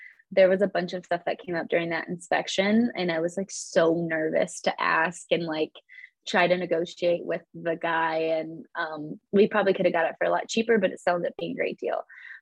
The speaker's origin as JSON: {"language": "English", "region": "Iowa", "country": "United States", "tie": "born or raised there", "said": "Another huge advantage to investing where I grew up in Iowa, is that I just have connections and I know people"}